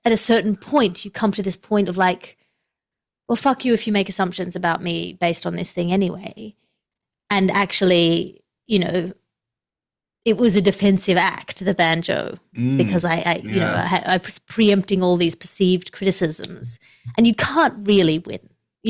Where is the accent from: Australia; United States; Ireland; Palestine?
Australia; I'm from Australia, but I'm not that kind of Australian.